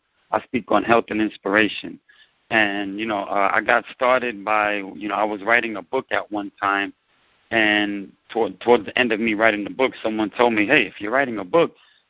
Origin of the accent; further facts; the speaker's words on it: New York, United States; You know, I'm a New Yorker by nature, so me doing anything outside of the norm was just unheard of for me.